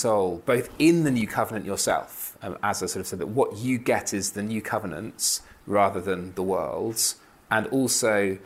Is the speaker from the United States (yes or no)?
no; United Kingdom; I'm terrified of offending people because I'm British